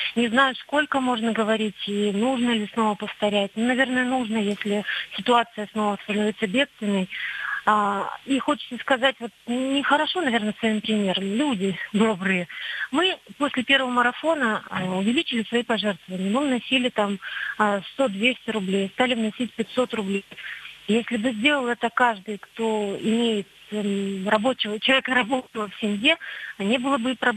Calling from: Surgut, Khanty-Mansi Autonomous Okrug, Russia; я из Сургута звоню.

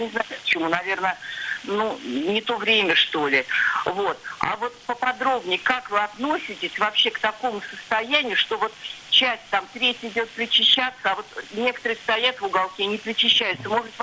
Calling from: Samara, Samara Oblast, Russia; я звоню из Самары

